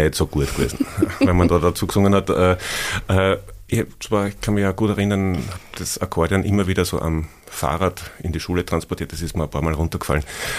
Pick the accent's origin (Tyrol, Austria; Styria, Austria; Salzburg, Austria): Styria, Austria; Oberwölz; Ja, es war offensichtlich kalt in Oberwölz und ich habe sehr genossen, das letzte Kind zu sein.